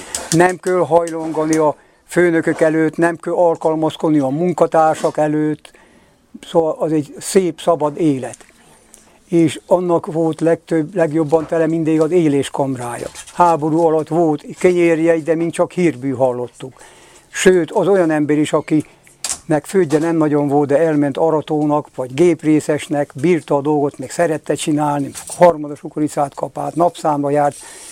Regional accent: Szelevény, Jász-Nagykun-Szolnok, Hungary; born there; Én Jász-Nagykun Szolnok vármegyébe születtem, Szelevény, Tiszai alsójárás, így tanultuk.

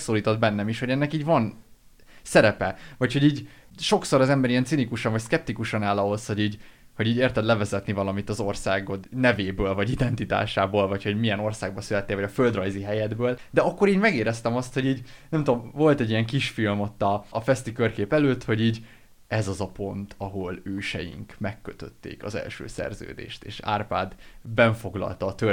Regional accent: Hungary; egy egyszerűen megkerülhetetlen számomra az, hogy én magyar vagyok

